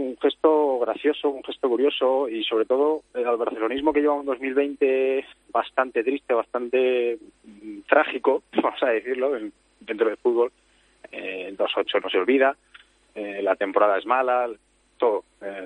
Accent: Madrid, Community of Madrid, Spain; vivo en Madrid y siempre se vive en Madrid. Siempre he vivido en Madrid.

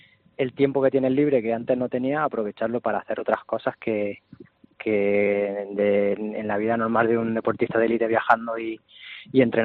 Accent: Albacete, Castilla-La Mancha, Spain; es uno de mis sitios preferidos aquí en mi tierra, ir a Albacete a que me vea mi gente

